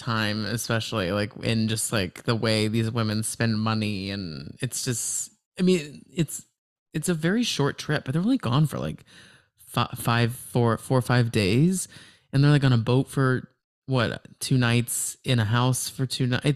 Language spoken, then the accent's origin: English; Texas, United States; we had like neighbors who would like take us there with their kids, like for like dinner on Sunday growing up in Texas.